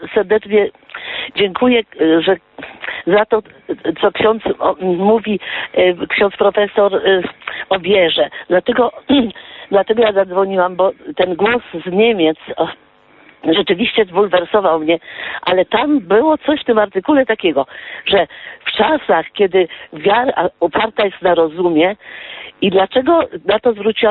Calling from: Warsaw, Masovian Voivodeship, Poland; z Warszawy

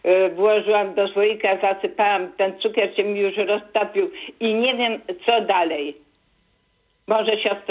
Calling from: Lesser Poland, Poland; Ja z Małopolski dzwonię.

